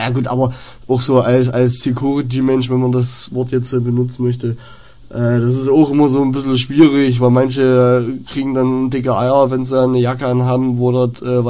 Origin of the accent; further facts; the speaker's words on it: Bautzen, Saxony, Germany; also ich komme auch ursprünglich aus Bautzen